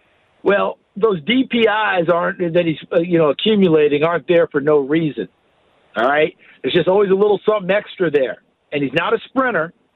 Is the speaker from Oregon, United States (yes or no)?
no; New York, United States; Okay, look, I'm really old, and I grew up in the New York area